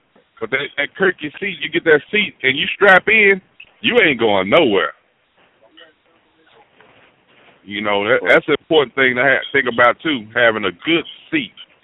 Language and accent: English; Oak Cliff, Texas, United States; I got to represent correctly because I'm from Oak Cliff, America.